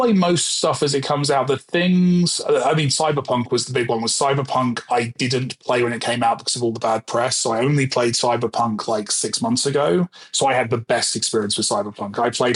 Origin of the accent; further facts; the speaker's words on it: South of England, United Kingdom; accent: generic Southern English; Well, even I don't have one, and I'm half Welsh, so